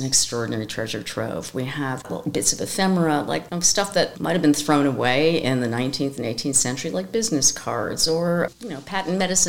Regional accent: New York, United States; And well, we are New Yorkers, right? I'm a New Yorker as well. We're very New York centric in our perspective.

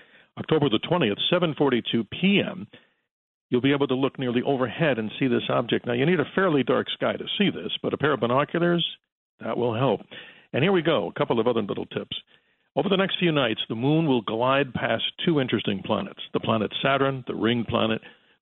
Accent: New York, United States; moved away as an adult; now in Scottsdale, United States; As a New Yorker myself, when I came out here, I'm here 32 years, love New York, of course.

